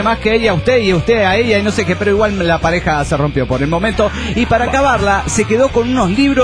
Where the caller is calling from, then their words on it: Toluca, State of Mexico, Mexico; desde Toluca, México.